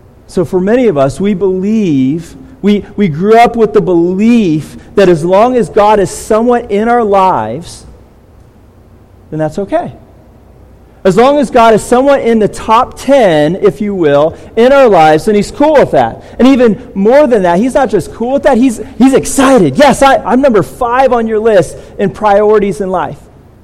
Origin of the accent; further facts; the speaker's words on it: California, United States; And so growing up in California, there's a lot of Mexicans. We're close to Mexico